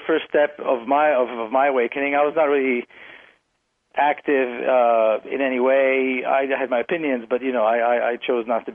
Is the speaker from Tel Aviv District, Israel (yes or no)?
no; Jerusalem, Jerusalem District, Israel; now in San Diego, United States; I was born and raised in Jerusalem, which is supposed to be a mixed city.